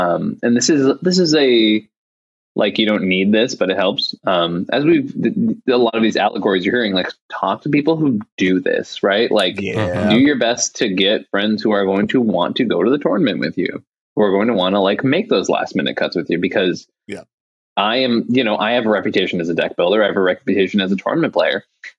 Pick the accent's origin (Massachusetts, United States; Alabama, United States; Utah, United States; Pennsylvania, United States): Massachusetts, United States; Boston; Yeah, I'm Irish and I'm from Boston, like, I don't know what you want from me.